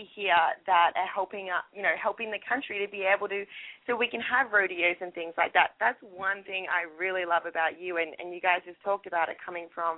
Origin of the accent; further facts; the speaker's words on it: Australia; now in United States; when I moved to America from Australia was up here in Colorado